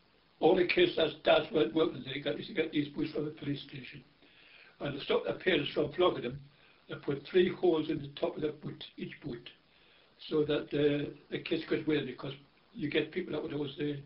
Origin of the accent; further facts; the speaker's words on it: South Shields, North East England, United Kingdom; born there; And I was born in South Shields, County Durham. And I lived on a street called Parford Street. And I went to St. Bede's School. Then we got transferred to a council house in Thames Lane, Dean's Estate, 35